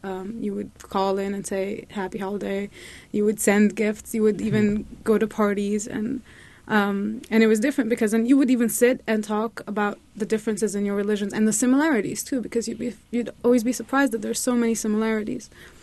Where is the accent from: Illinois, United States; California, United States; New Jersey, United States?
Illinois, United States; Chicago; So I was very surprised, because growing up in Chicago, I never came across so many Muslims.